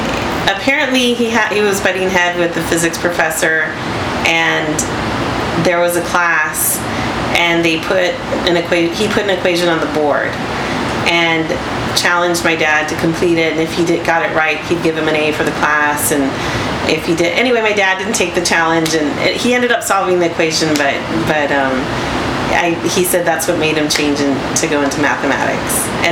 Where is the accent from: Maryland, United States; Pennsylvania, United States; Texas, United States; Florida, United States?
Texas, United States; Falfurrias; now in Bishop, United States; I grew up in Falfurrias, graduated from there, then went to college at A&M, and then Galveston, and then came back.